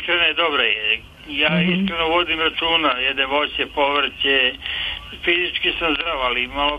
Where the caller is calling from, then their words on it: Krupaje, Southern and Eastern Serbia, Serbia; Selo Krupaja, opština Žagubica.